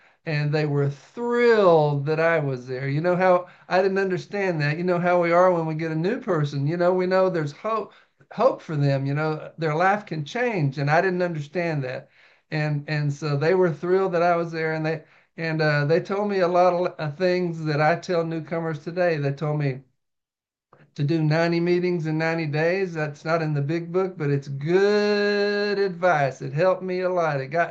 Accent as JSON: {"language": "English", "town": "Hurst", "region": "Texas", "country": "United States", "said": "I'm from Hearst, Texas."}